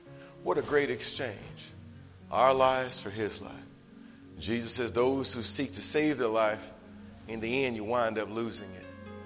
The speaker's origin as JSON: {"language": "English", "town": "Pontiac", "region": "Michigan", "country": "United States", "tie": "born or raised there", "said": "in my hometown, right outside Detroit in Pontiac, Michigan"}